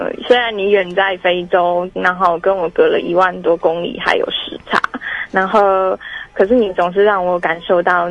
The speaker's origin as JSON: {"language": "Chinese", "region": "Chiayi", "country": "Taiwan", "said": "我是嘉义的"}